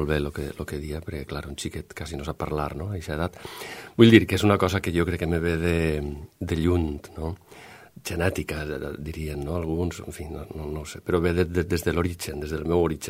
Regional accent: Paiporta, Valencian Community, Spain; born there; Vaig néixer a Paiporta el 22 de desembre de 1970 i sóc músic.

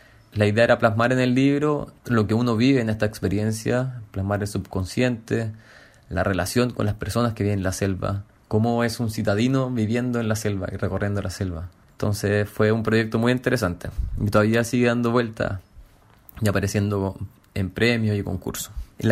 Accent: Santiago, Santiago Metropolitan, Chile; moved away as an adult; now in Barcelona, Spain; soy de Santiago de Chile y ahora me encuentro viviendo en Barcelona. Vine a estudiar un posgrado en arte textil en Escuela Massana, lo terminé el año pasado, 2020, y ahora decidí quedarme a vivir en Barcelona

